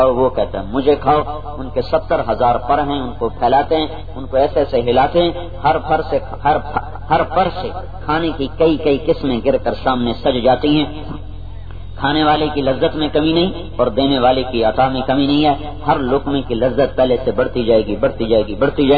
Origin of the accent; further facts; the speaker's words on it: Khanewal, Punjab, Pakistan; خانوال میرا ضلع ہے،